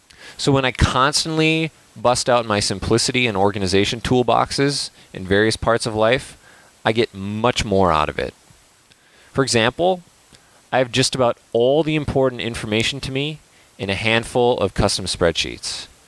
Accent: St. Paul, Minnesota, United States; also born or lived in Madison, Wisconsin; now in -; I grew up in St. Paul, Minnesota, in a traditional family where I was the youngest of two kids.

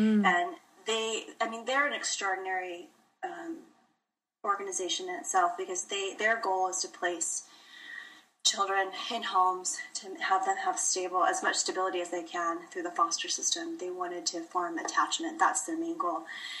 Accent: Los Angeles, California, United States; No, I'm from the Los Angeles area.

